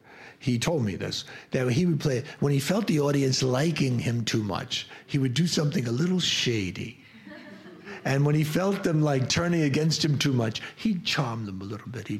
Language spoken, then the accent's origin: English; Ireland; He's from Ireland, and I'm Irish, and there's, you know, we have a different way of dealing with each other.